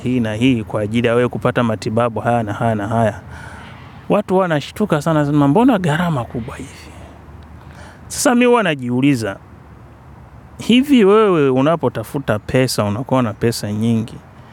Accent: Tanzania; Mfano sisi Tanzania

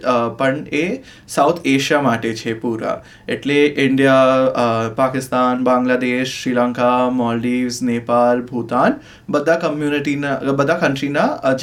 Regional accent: Mumbai, Maharashtra, India; now in Australia; Yes, Born and brought up in Mumbai.

